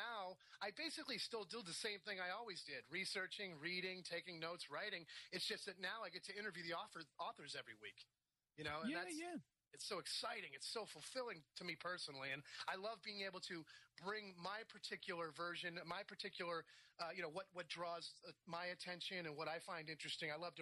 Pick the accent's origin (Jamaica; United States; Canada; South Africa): United States; New England; Growing up in the American Northeast colonial New England town, little white picket fences and stuff, it was hard to reconcile that as well.